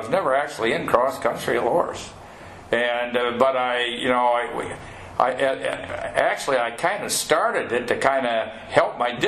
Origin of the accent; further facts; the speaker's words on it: Iowa, United States; nobody had cross country around where I grew up in Western Iowa. In the fall, if you didn't have football, you had baseball.